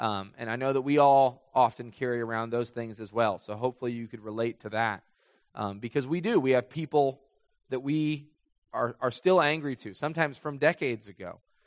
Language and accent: English; Carmel, Indiana, United States; I grew up here in Carmel. So I was a little kid in that grocery store.